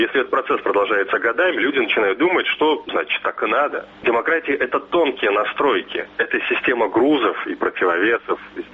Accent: Belarus; мы, белорусы

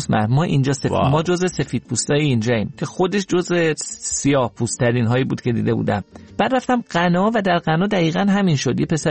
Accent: Iran; ما که ایرانی هستیم

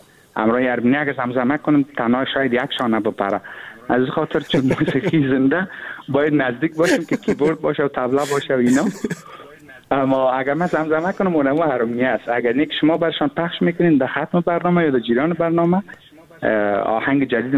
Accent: Pul-e Khumri, Baghlan, Afghanistan; moved away; also born or lived in Kabul; و اصل ما از ولایت بغلان هستیم، در پلاخمری به دنیا آمدیم، درس هم همونجا خوندیم. بعد از باز کابل آمدیم تقریبا مدت 8-9-10 سال کابل بودیم و 8-9 سال مال اروپا.

